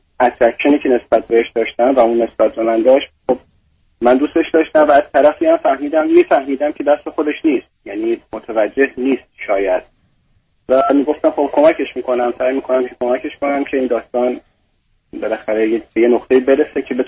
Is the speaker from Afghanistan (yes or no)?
no; Iran; من در واقع توی ایران خوب به دنیا اومدم و بزرگ شدم.